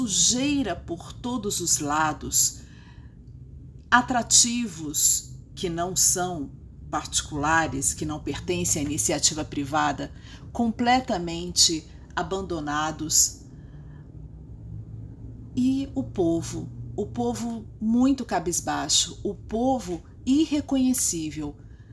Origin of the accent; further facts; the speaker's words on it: Rio de Janeiro, Brazil; como boa carioca, legítima carioca que ama a sua cidade